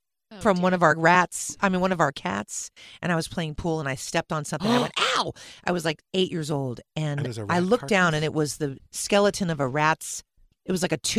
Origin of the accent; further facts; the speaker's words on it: Los Angeles, California, United States; There's Bel Air rats because there's a lot of ivy in Bel Air. And I grew up in Bel Air.